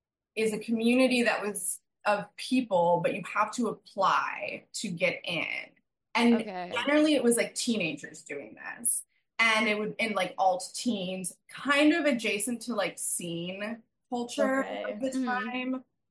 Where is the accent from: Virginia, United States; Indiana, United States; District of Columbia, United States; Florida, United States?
Indiana, United States; I grew up in Indiana as well, so like popular, it has a certain look, like a certain style.